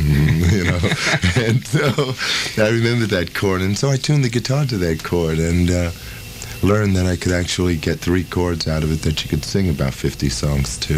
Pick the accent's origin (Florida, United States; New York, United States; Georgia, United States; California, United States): New York, United States; Brooklyn; I was basically coming from Brooklyn, having sung all through the 1950s with all the doo-wop guys on the corner, and staying alive, you know. I came to Greenwich Village